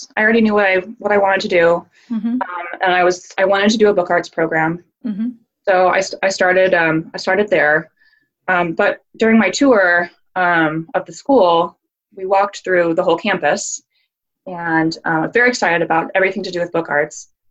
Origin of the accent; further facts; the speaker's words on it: Oregon, United States; also born or lived in Michigan / Southern US; I moved back to Oregon. So I've kind of lived all over the place, and I feel like my hometown is in a lot of places. Like, I feel like an Oregon, Pacific Northwest girl, but I also feel like kind of a Southern girl in some ways.